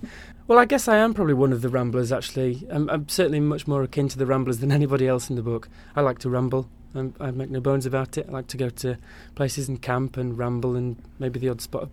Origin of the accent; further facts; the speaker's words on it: Yorkshire and the Humber, United Kingdom; I do come from Yorkshire. I come from West Yorkshire, which is a different part of Yorkshire to where the book is set.